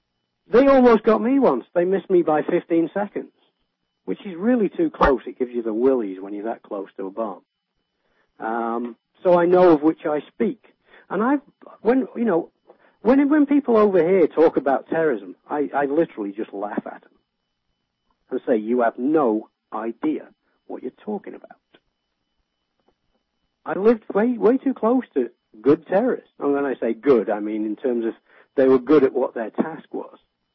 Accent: England, United Kingdom; as you obviously can tell from my accent, where I grew up. I grew up in England, and in the 70s

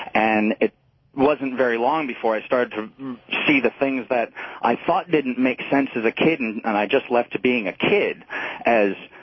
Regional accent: New Jersey, United States; moved away as an adult; And I grew up in New Jersey. I'm an expat. I've lived here for about 8 years.

